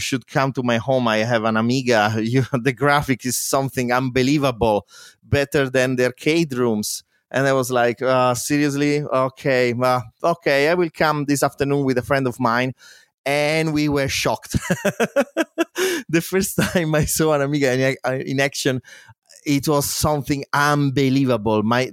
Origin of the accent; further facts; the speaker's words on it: Italy; accent: Italian; English is a second language; I started with Amos, sorry, my Italian accent is getting